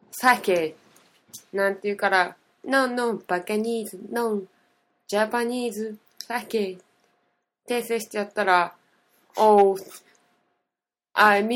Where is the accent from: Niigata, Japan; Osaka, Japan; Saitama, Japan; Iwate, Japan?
Niigata, Japan; 別に、新潟出身なんですけども